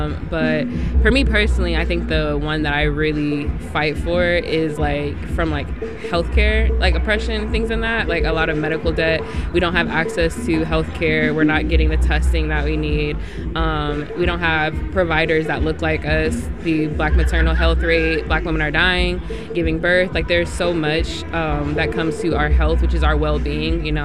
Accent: Portland, Oregon, United States; Like growing up in Portland, I didn't have, like I said, any black doctors.

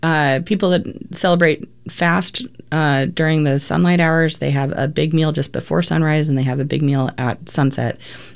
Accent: Portland, Oregon, United States; So I was living in Los Angeles, but I'm originally from Portland, and it was time for me to come home.

